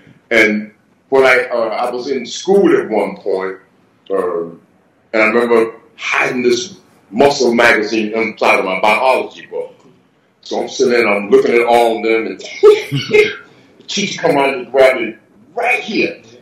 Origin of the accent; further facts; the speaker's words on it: the South, United States; They were all amazing because, you know, I grew up in the South, in the swamps as a kid.